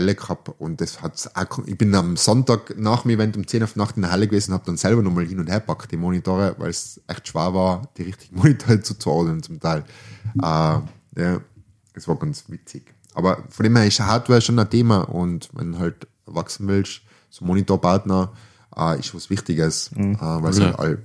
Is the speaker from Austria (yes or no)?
yes; Stams, Tyrol, Austria; Nein, ich bin ja aus Stamms, bin ja Oberlandler